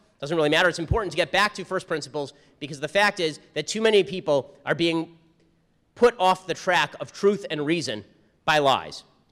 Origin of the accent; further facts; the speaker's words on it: California, United States; And remember, I'm from California, and this seemed unseemly to me.